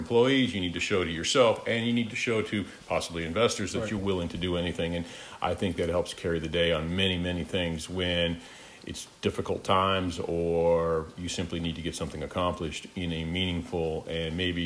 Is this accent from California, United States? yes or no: no; Iowa, United States; I grew up in Iowa, and I grew up on a family farm, and so born and raised in eastern Iowa, and still involved in that family operation today.